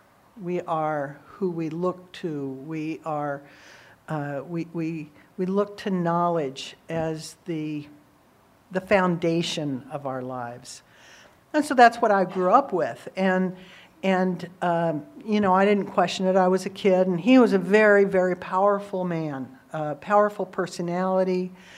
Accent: Indiana, United States; So, my history, I came from Indiana. That's where I grew up.

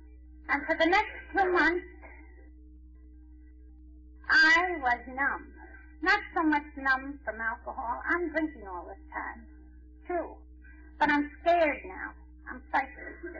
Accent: Ireland; because of being Irish, I think, because of being proud, because of this shame, I wouldn't drink.

